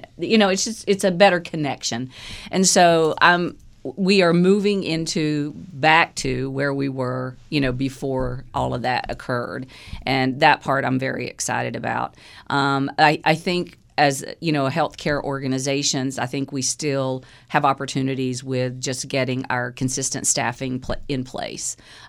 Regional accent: Lenoir, North Carolina, United States; I'm originally from Lenoir, North Carolina.

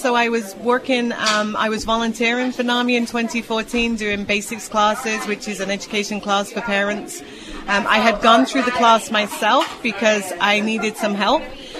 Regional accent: East of England, United Kingdom; born there; moved away; I was actually born in a place called Norfolk. So I was born in Norfolk, but then I moved as soon as I was able to different parts of the country, because I was born in a very rural area.

